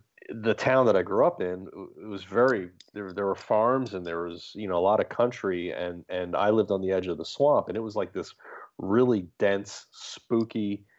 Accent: Chatham Township, New Jersey, United States; I grew up in a town in New Jersey called Chatham Township.

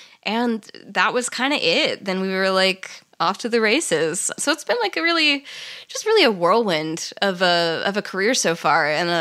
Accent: South Carolina, United States; So I started out, I grew up in South Carolina. There's not a huge art scene there

